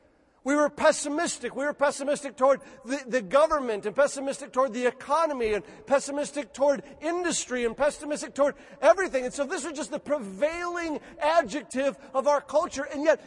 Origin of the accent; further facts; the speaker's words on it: Lansing, Michigan, United States; also born or lived in Detroit; I grew up in Michigan. I was born in Detroit. And on the day after Christmas, I remember this as just a four-year-old packing my things.